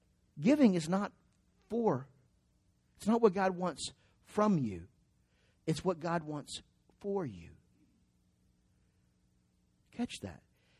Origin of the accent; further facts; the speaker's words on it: Arkansas, United States; I always tell you how awesome Arkansas is. This is right in my hometown area.